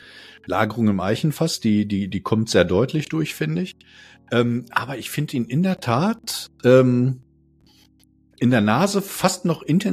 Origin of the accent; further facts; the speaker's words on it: Bavaria, Germany; Ich komme aus Franken.